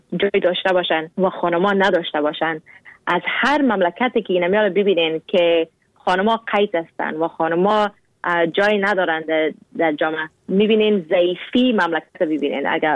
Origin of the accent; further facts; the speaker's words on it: Afghanistan; now in Canada; مستم از کانادا. گفت راستی از کجا هستی؟ مستم از افغانستان. گفت از افغانستان اگه هستی یعنی که مسلمان هستی نه؟ مستم ما اگه از افغانستان هستم مسلمان هستم